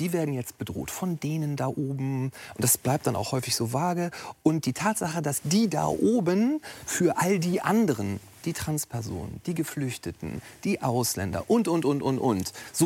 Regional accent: Hamburg, Germany; ich bin Hamburger

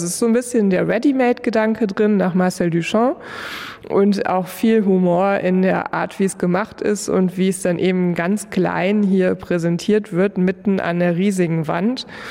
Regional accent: Northern Germany, Germany; wie wir sie als Norddeutsche noch nicht ganz so verinnerlicht haben

